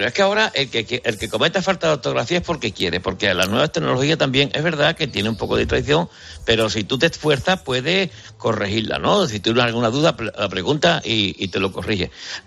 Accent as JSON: {"language": "Spanish", "region": "Andalusia", "country": "Spain", "accent": "Andalusian", "said": "nuestro acento andaluz, especialmente el de Cádiz"}